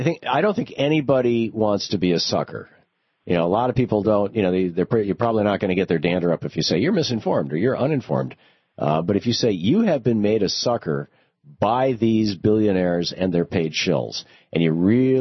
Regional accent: Michigan, United States; I grew up in Michigan, which was when it was booming as a manufacturing center

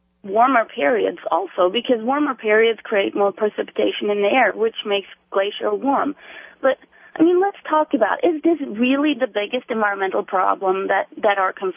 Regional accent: Norway; You know, I come from Norway originally, and it might not have French wine, but back in the Middle Ages, we had Norwegian wine, and wine grapes were able to grow in Norway.

